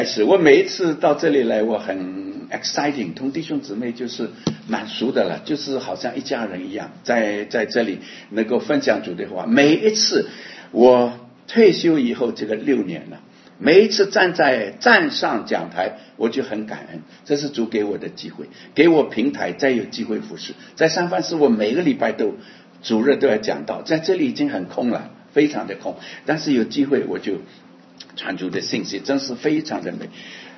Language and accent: Chinese; Shanghai, China; 我在上海长大，在上海做事，好像昨天一样，现在七十几岁的人了。